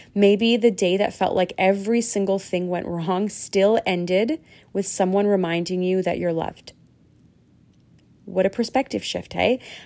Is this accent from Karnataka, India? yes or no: no; Punjab, India; I'm East Indian. Like, I have this Punjabi fire in me. Like, it is just embedded in my bones.